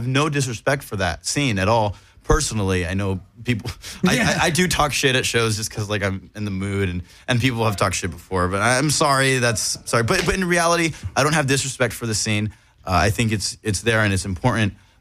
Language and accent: English; Dublin, Leinster, Ireland; Yeah, so I'm from Dublin, Ireland, and I play guitar and then I use all of these effects pedals.